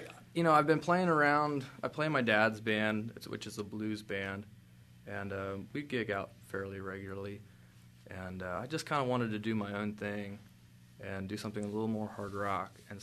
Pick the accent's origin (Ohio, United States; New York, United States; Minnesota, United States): Ohio, United States; Madison Township; Now, all of us grew up together. We're all from Madison Township out near Germantown.